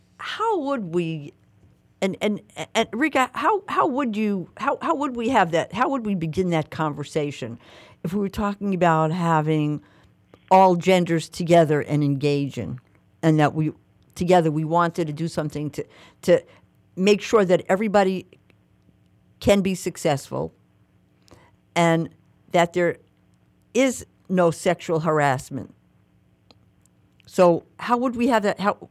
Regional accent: The Bronx, New York, United States; What I have to ask you, I'm from the Bronx, so I got to ask you, could you just, like, break it down?

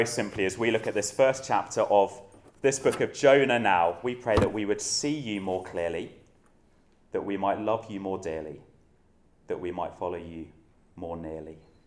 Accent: East Midlands, United Kingdom; I was brought up in Northamptonshire.

